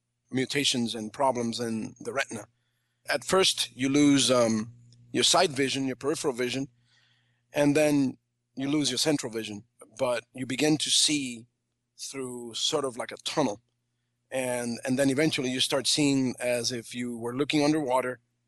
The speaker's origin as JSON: {"language": "English", "country": "Cuba", "said": "I am originally from Cuba."}